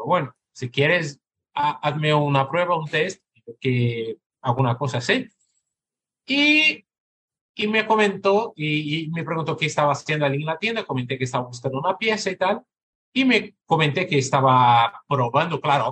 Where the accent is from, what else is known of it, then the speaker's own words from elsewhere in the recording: Brazil; moved away as an adult; now in Spain; Yo soy brasileño y trabajaba y ya había estudiado.